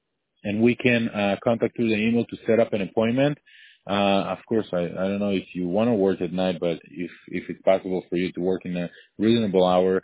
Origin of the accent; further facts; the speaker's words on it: Israel; I'm originally from Israel